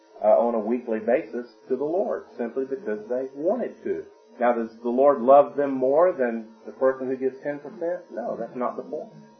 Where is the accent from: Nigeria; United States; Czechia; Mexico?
United States; Deep South; I was raised that way. I was raised in the Deep South